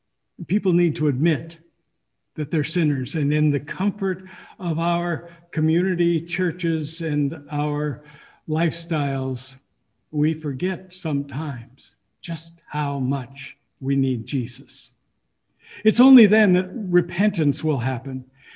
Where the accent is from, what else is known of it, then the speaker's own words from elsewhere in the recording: Rainier, Oregon, United States; the total number of people as lived in my hometown of Rainier, Oregon, when I was growing up in the middle of the last century.